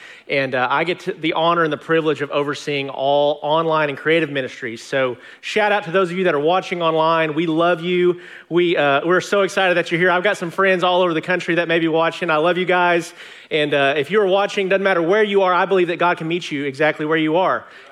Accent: Arkansas, United States; moved away as an adult; now in Longview, United States; And so I moved to Longview, Texas over a decade ago. I'm originally from Arkansas. I tried to get to Texas as fast as I could.

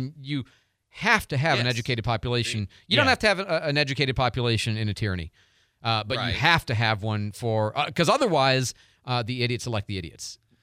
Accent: Illinois, United States; I mean, I grew up in DuPage County, outside of Chicago, you know, the good part, okay, the suburbs.

